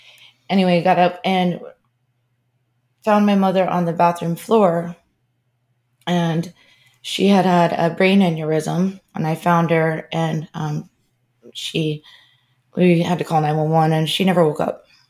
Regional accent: Clearwater, Florida, United States; In Florida. Clearwater.

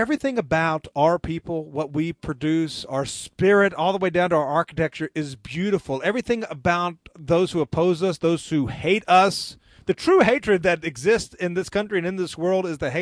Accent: Tennessee, United States; Hard-pressed to beat some of the heroes that have come from my home state of Tennessee

